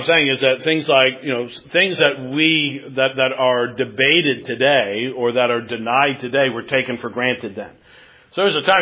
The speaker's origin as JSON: {"language": "English", "region": "New York", "country": "United States", "tie": "born there", "also_born_or_lived": "Virginia", "said": "When I was a kid, so I grew up in, I was born in New York, moved around a little bit. I spent some years in Virginia. My dad worked at a naval base."}